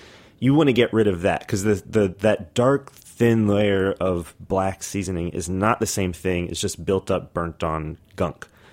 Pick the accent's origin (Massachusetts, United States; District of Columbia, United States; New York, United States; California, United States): New York, United States; Brooklyn; I'm from Brooklyn.